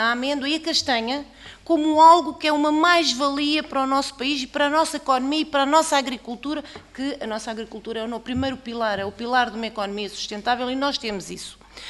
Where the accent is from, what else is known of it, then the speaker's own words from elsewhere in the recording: Bragança, Portugal; é do meu distrito, eu sou do distrito de Bragança